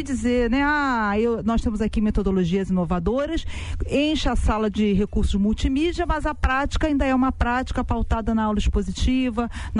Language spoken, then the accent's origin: Portuguese; Rio de Janeiro, Brazil; Eu sou nascida e criada na Baixada Fluminense, meu pai mecânico, minha mãe dona de casa